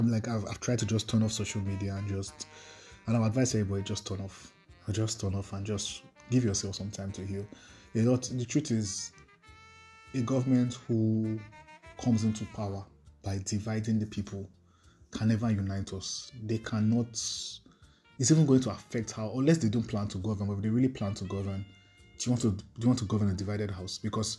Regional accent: Lagos, Nigeria; You know, I've lived in Lagos most of my life. I was born in Lagos, primary school in Lagos, youth service, and then Lagos.

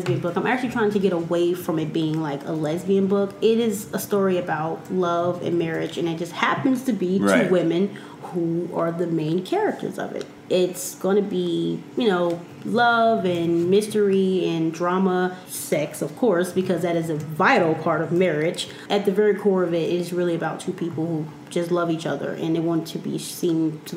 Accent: Missouri, United States; now in Los Angeles, United States; I am from Missouri, and it is as horrible as it sounds.

